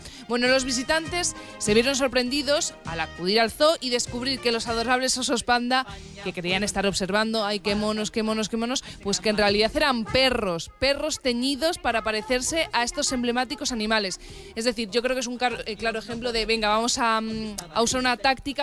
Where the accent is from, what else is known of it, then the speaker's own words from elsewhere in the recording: Spain; Ahora sí que yo soy español.